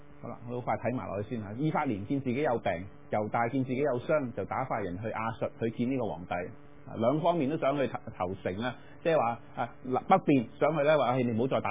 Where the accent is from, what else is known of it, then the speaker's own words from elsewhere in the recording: China; 特别我们中国人泼水难收这个成语